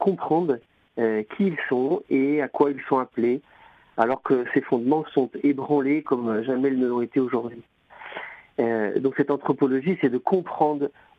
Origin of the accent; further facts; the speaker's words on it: Pays de la Loire, France; je suis de Vendée.